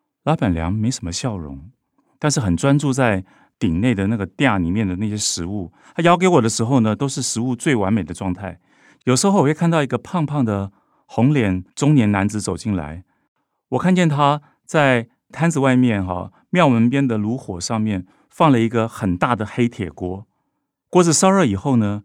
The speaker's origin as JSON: {"language": "Chinese", "region": "Keelung", "country": "Taiwan", "tie": "born or raised there", "said": "我是基隆人，常常从庙口的牌楼柱子下经过"}